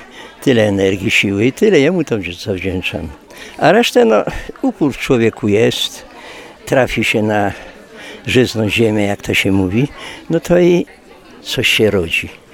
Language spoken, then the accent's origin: Polish; Mystków, Lesser Poland, Poland; born there; ponieważ ja się tam urodziłem, bo na Mystkowie się urodziłem